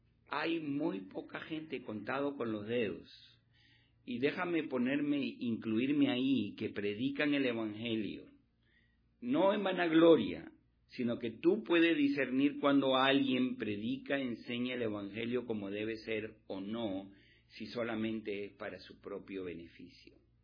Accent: Miami, Florida, United States; yo soy de Miami, le digo, yo vivo ahí en Miami.

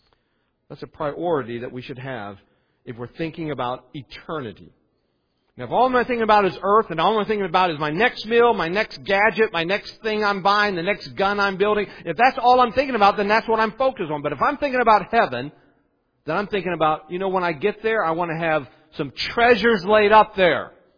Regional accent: West Virginia, United States; I'm from West Virginia. This is a true story.

